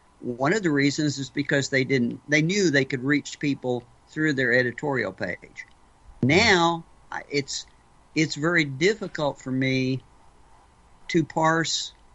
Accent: Oklahoma, United States; I grew up here in Oklahoma reading an extremely conservative newspaper out of Oklahoma City.

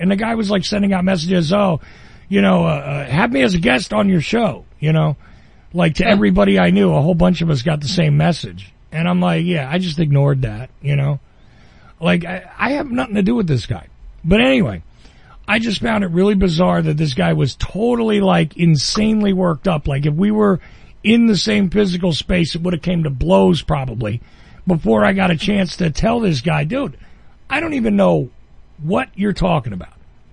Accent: New Jersey, United States; I said, I'm from New Jersey. Listen to my accent. New Zealand, New Jersey, dude, come on.

